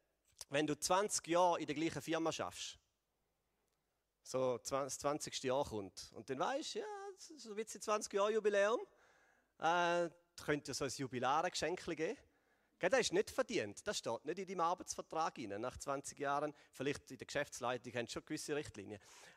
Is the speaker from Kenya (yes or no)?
no; Switzerland; Ja, da bei uns in der Schweiz, aber ich glaube auch so ein bisschen im Westen.